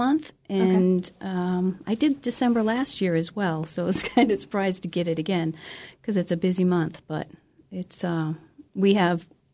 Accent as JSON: {"language": "English", "region": "Maine", "country": "United States", "said": "I'm originally from Maine. I've been here since 2011."}